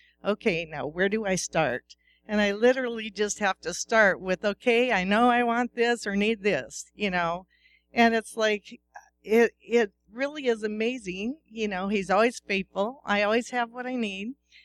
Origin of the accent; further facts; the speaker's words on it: United States; she knows we're from America, and so she's trying to be nice.